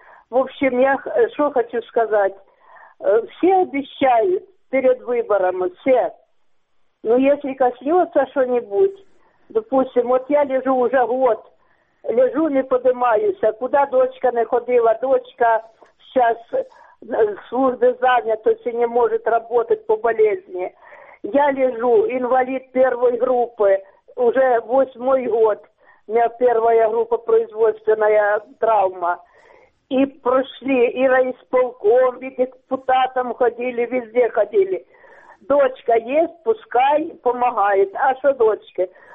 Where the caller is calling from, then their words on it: Dnipro, Dnipropetrovsk Oblast, Ukraine; Я звоню из города Днепропетровска.